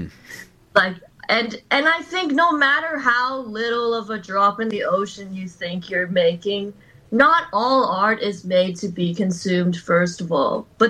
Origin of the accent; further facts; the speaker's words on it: Virginia, United States; So I grew up in Virginia in the US, and there's heaps of like huge tall trees.